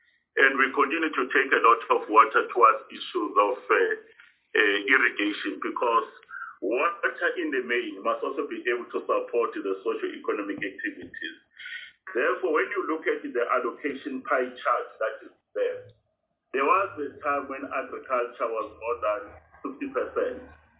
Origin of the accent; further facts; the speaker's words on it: Mkhondo, Mpumalanga, South Africa; born there; especially where I was born in Umkhondo, we can get additional surface water now